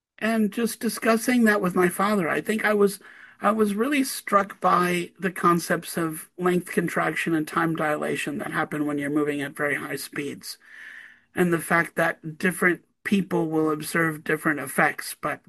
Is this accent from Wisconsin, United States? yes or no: yes; Wisconsin, United States; moved away as an adult; I grew up in Wisconsin and I moved to Montana.